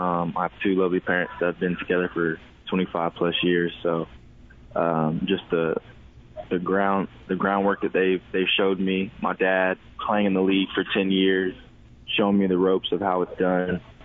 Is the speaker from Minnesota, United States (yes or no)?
no; Austin, Texas, United States; Yeah, it was a great atmosphere growing up in Austin, Texas, at Stephen F. Austin.